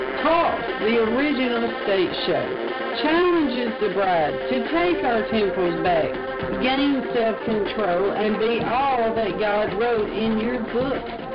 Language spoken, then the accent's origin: English; Nashville, Tennessee, United States; I was born and raised in Nashville myself.